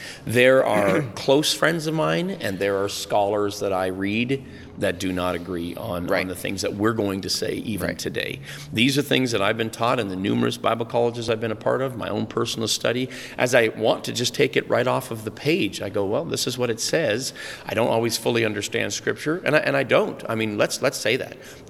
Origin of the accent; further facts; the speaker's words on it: Canada; when I'm the Canadian.